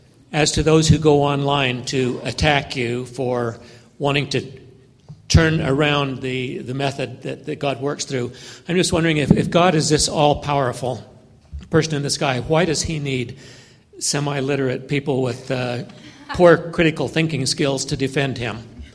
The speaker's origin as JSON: {"language": "English", "town": "St. George", "region": "Utah", "country": "United States", "said": "from St. George. As a longtime religious skeptic"}